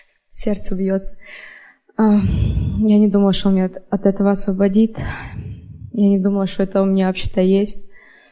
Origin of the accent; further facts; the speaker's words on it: Vancouver, Washington, United States; Я из Вашингтон, Ванкувер, Вашингтон.